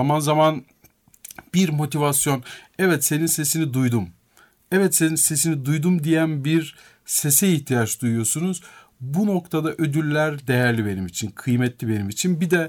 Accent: Of, Trabzon, Turkey; Uğurlu köyünde, orada doğdum ben. 15 yıl orada büyüdüm, yaşadım.

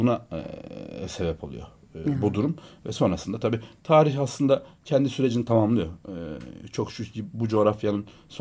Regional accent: Çubuk, Ankara, Turkey; ben çubukluyum aslen.

